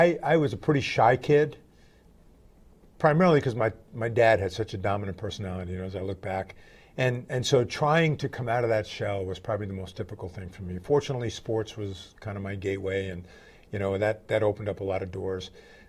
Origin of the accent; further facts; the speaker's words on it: New York, United States; So I grew up in New York where my dad was this big New York Ranger fan.